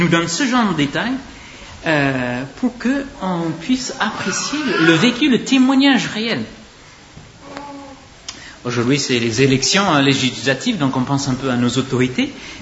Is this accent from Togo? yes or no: no; California, United States; French is a second language; Beaucoup savent, d'entre vous savez que je viens de la Californie. Alors, je connais un peu la géographie californienne, parce que c'est là où j'ai grandi